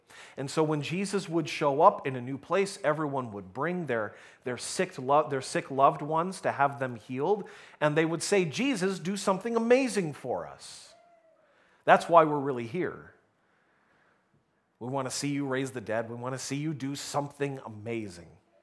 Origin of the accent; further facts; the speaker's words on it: St. Catharines, Ontario, Canada; west of St. Catharines, which is where we grew up, on a private farm just off to the side of this major highway